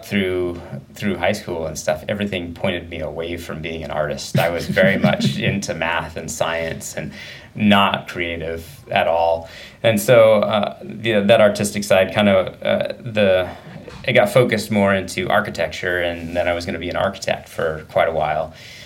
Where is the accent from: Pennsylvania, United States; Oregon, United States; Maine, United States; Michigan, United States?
Oregon, United States; Medford; but most of the time went to school and everything in Southern Oregon, Medford area, and grew up there.